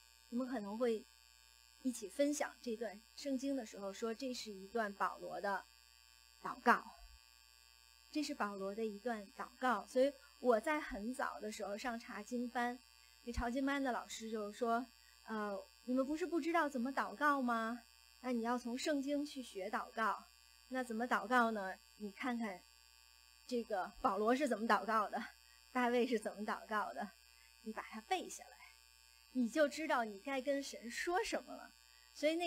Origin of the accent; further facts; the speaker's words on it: China; 我觉得特别是我们中国人，我们以前的文化是告诉我们没有神啊，或者是神是怎么样的。